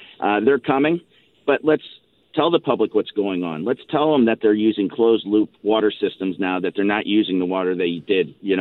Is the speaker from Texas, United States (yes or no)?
no; Missouri, United States; I grew up in North St. Louis County and was part of the Coldwater Creek.